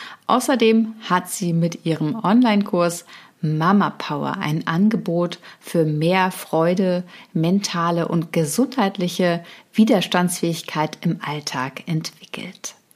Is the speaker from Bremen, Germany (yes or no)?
no; Berlin, Germany; Also ich bin ja Berlinerin, in Berlin aufgewachsen